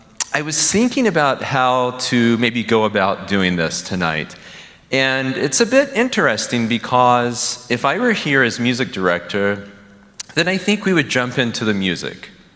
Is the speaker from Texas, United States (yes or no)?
yes; Temple, Texas, United States; So, first of all, I'm from Temple, Texas, which it's a town of about 80 to 85,000 people on Interstate 35. It's the heart of Texas.